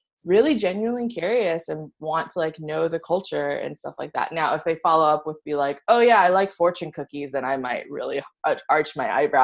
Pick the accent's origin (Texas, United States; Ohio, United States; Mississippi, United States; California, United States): Texas, United States; Austin; So growing up in Austin, Texas, like it was a sleepy college town, let's be real. Yes, it was the capital of Texas, but it was not that big.